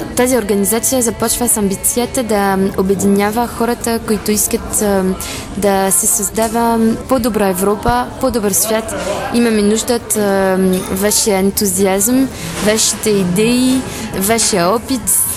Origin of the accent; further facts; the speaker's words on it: Brittany, France; Bulgarian is a second language; moved away as an adult; Идвам от Брутен в Франция, близко до Кампер, и съм научила в Париж европейстика в Sciences Po.